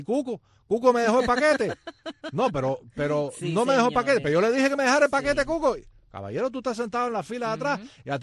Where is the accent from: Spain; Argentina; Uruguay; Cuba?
Cuba; moved away; Y aprendemos, cuando salimos de Cuba, aprendemos que en una cola tú vas detrás del otro, no al lado del otro.